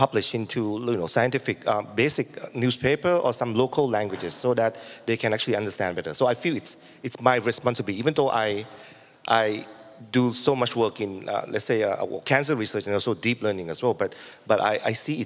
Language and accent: English; Thailand; in my home country, Thailand